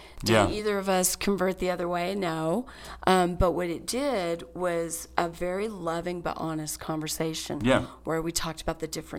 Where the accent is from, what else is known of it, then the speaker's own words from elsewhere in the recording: the South, United States; Super interesting answer, because I grew up in the South, and we started every day of high school with the Pledge of Allegiance and a prayer.